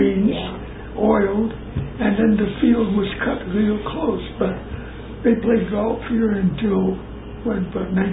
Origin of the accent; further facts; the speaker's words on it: Jackson, United States; Growing up in Jackson was fun. The only thing that hindered it was first the strike and then World War II.